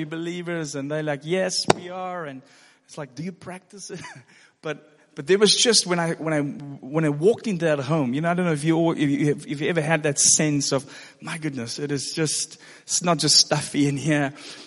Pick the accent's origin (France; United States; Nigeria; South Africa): South Africa; Now, I'm from South Africa.